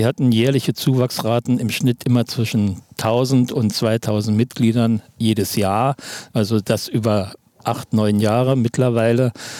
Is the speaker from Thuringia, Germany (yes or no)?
yes; Thuringia, Germany; Also ich bin gebürtiger Thüringer und habe eigentlich mit 6 Jahren angefangen, Forellen mit der Hand zu fangen.